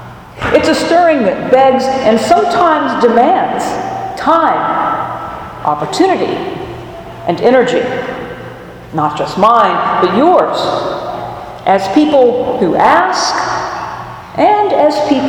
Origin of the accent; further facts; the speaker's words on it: the South, United States; bless your heart, I'm from the South, where even subconsciously one avoids the appearance of unfriendliness.